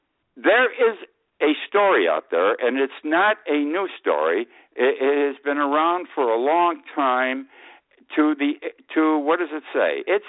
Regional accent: Utica, New York, United States; I was born and raised in Utica, New York. Utica, New York is upstate New York. My city is in the heart of the Mohawk Valley.

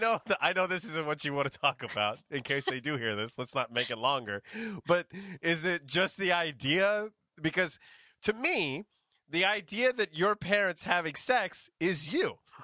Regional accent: Modesto, California, United States; That's still there in Modesto, California, my hometown.

